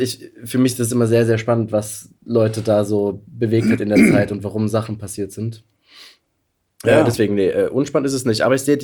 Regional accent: Saxony, Germany; ich komme ja aus der Nähe von Dresden

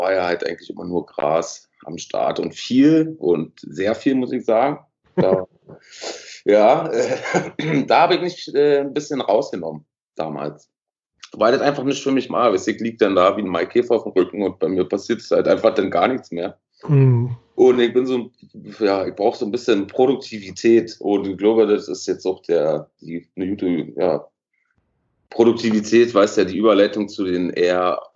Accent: Velten, Brandenburg, Germany; moved away as an adult; also born or lived in Hennigsdorf; now in Berlin, Germany; aus Velten komme ich, also geboren in Henningsdorf, Velten aufgewachsen, bis zu meinem, ich weiß ja nicht, bis wann war ich da, bis zu unserer Jugendzeit, so bis zu meiner, so 15, 16, 17, war ich glaube da, bis 18 vielleicht so

